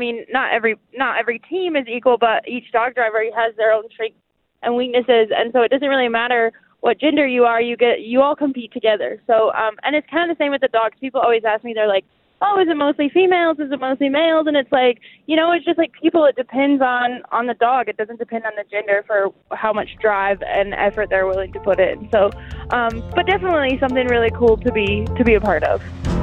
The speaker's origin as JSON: {"language": "English", "region": "Wyoming", "country": "United States", "said": "I'm from Bonnerant, Wyoming."}